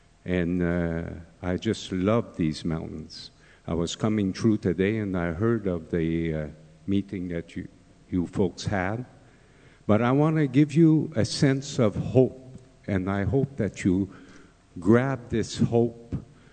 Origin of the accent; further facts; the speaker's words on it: Quebec, Canada; I come from Quebec.